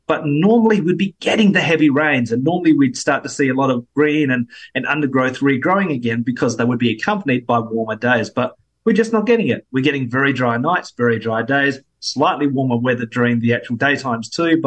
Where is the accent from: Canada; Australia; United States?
Australia; South Australia; compared to when I grew up in South Australia to now, it's almost apples and oranges.